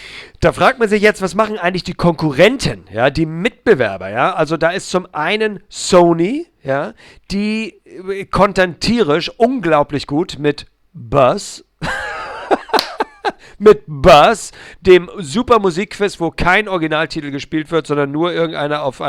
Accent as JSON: {"language": "German", "region": "Hamburg", "country": "Germany", "tie": "born or raised there", "said": "Ich war bei 2 Access Points in meiner Heimatstadt. Ich lebe in einer nicht so ganz kleinen Stadt, nämlich in Hamburg."}